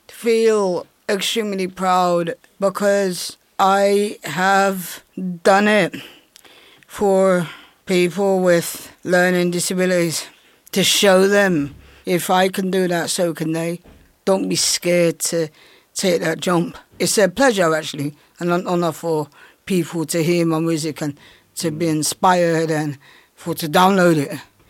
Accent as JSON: {"language": "English", "region": "London", "country": "United Kingdom", "tie": "born or raised there", "said": "I grew up in Notting Hill."}